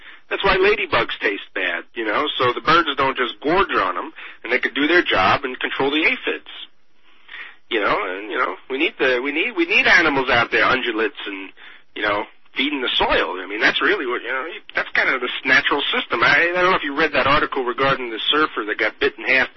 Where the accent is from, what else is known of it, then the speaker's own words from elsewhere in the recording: Tampa, Florida, United States; born there; I was born in Tampa, folks.